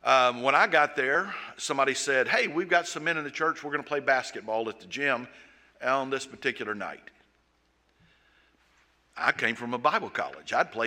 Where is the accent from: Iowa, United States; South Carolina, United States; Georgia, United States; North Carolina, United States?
Georgia, United States; Savannah; But there was churches like the one that I grew up in Savannah.